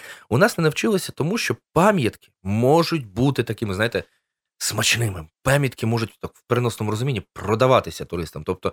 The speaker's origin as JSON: {"language": "Ukrainian", "town": "Poltava", "region": "Poltava Oblast", "country": "Ukraine", "tie": "born or raised there", "also_born_or_lived": "Odesa", "said": "мені вже 34 роки. Народився я в Одесі, але в такому юному бадьорому віці 6 років разом з батьками переїхав до Полтави. Власне, у мене в Полтаві коріння є, це дідусь мій по лінії матері, ну, моя мама, власне, з Полтави. Тут навчався, працював."}